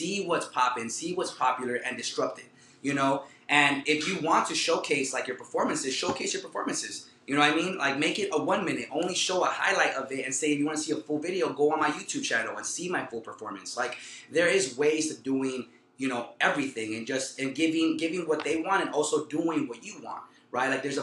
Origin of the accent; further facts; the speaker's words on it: California, United States; I'm from the IE. I grew up in C